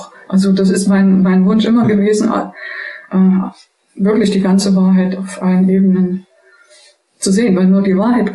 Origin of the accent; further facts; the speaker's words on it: Germany; Naja, und was mich eben auch traurig gemacht hat, dass also diese Art Selbsthass, ja, die wir besonders als Deutsche in uns tragen.